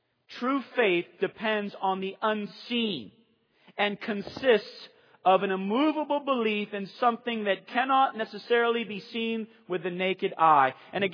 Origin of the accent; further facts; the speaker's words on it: Maine, United States; I mean, I'm from the old school. I'm from Southern Maine, okay?